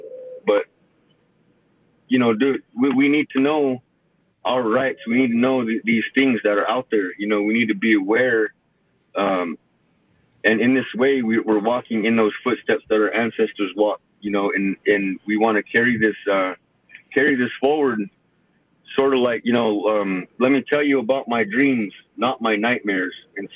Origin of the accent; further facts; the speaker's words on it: Duck Valley, Nevada, United States; I'm from the Duck Valley Shoshone Paiute Tribe. My mom is from the Fort McDermitt Paiute Shoshone Tribe.